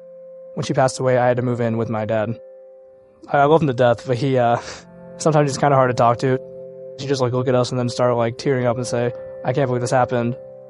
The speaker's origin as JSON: {"language": "English", "town": "St. Louis", "region": "Missouri", "country": "United States", "said": "I am 18 years old, and I'm from St. Louis, Missouri."}